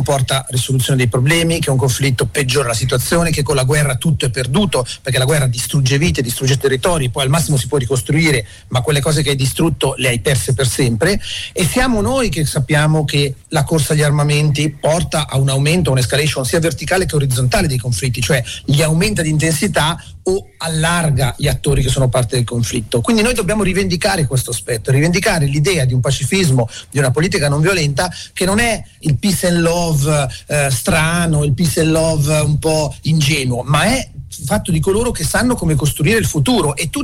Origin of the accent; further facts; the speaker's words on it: Lombardy, Italy; qui vicino, dove abito io, sono lombardo